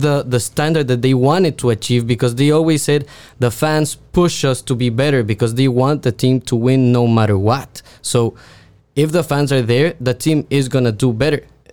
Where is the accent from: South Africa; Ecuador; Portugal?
Ecuador; now in Canada; I'm from Ecuador in South America.